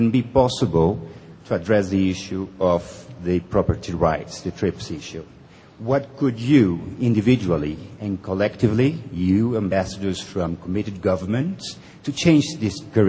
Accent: Netherlands; English is a second language; from the Netherlands, working for Stop AIDS Now, and I'm a person living with HIV.

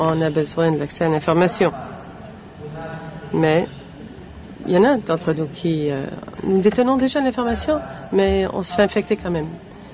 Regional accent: Uganda; Moi, je viens de l'Ouganda, où je suis cofondateur de Ugandan Positive, séropositif de l'Ouganda.

